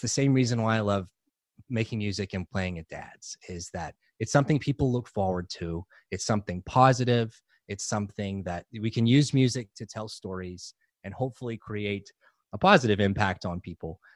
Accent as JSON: {"language": "English", "town": "New Orleans", "region": "Louisiana", "country": "United States", "tie": "born or raised there", "said": "I grew up in New Orleans. So I love New Orleans. I love New Orleans culture. I love the music. I grew up eating and singing and with a big Italian family in New Orleans."}